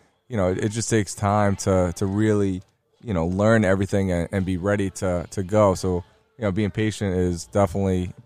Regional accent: New York, United States; I'm a freshman from Long Island.

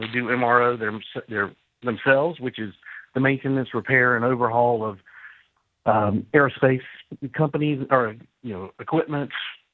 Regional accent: the Carolinas, United States; I'm from the Carolinas.

